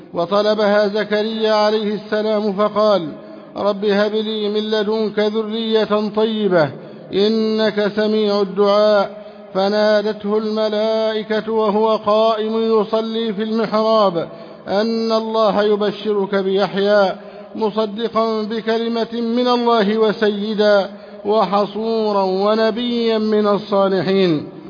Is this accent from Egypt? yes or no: yes; Egypt